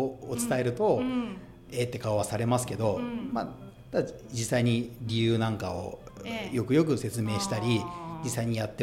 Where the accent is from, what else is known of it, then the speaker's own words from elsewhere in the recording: Toyama, Japan; 上京してて、